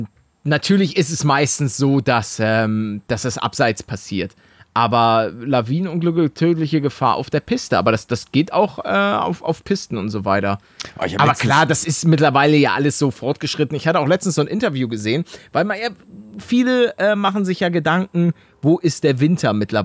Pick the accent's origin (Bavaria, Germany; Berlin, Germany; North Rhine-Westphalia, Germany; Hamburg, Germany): Hamburg, Germany; born there; Hamburg, meine Geburtsstadt.